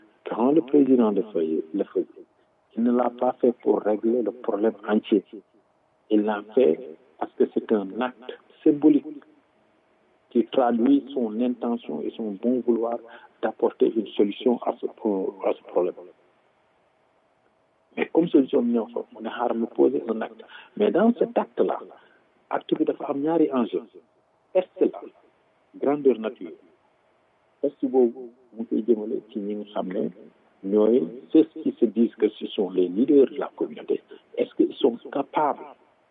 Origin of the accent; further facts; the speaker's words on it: Senegal; On est des Sénégalais